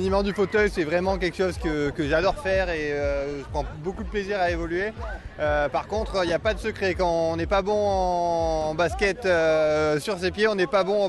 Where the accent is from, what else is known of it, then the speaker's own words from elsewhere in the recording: Font-Romeu, Occitanie, France; des athlètes paralympiques en stage à Font-Romeu, là où j'ai grandi.